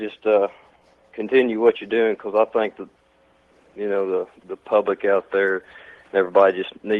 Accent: Tennessee, United States; I'm from Tennessee, by the way.

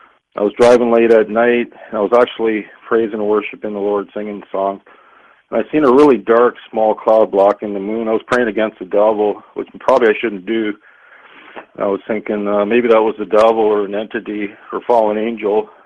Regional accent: Kitchener, Ontario, Canada; Yeah, I'm from Kitchener-Waterloo. We're the Twin Cities.

